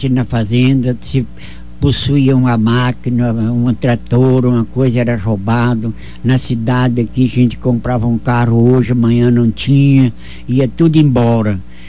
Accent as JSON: {"language": "Portuguese", "town": "Dourados", "region": "Mato Grosso do Sul", "country": "Brazil", "said": "hoje a cidade cresceu, que nem eu que sou de Dourados já não estou conhecendo muito."}